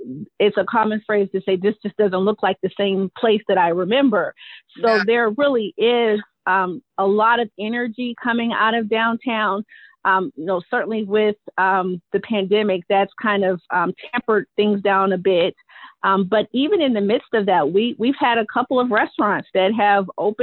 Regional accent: Youngstown, Ohio, United States; Well, I am born and raised in Youngstown. I have been with the city of Youngstown for 23 years in the economic development.

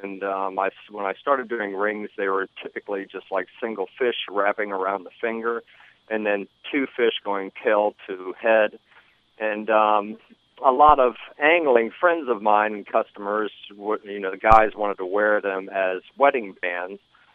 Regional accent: Florida, United States; I grew up in South Florida in the 60s and 70s and was constantly in the water, either skiing or diving, fishing

